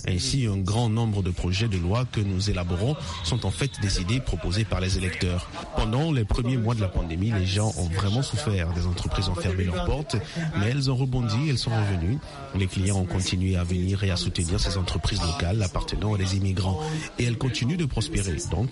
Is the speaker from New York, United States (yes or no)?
no; Virginia, United States; also born or lived in Washington, D.C.; now in Minneapolis, United States; Je suis né à Washington, D.C. et j'ai grandi en Virginie. Lors de la campagne électorale, j'ai fait remarquer à mes collègues que je grandissais dans un foyer d'immigrés, mais au sein de la culture américaine